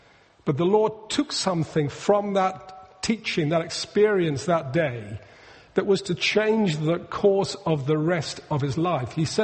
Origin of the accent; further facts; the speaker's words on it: North East England, United Kingdom; Being a Geordie, I'm actually biased in the match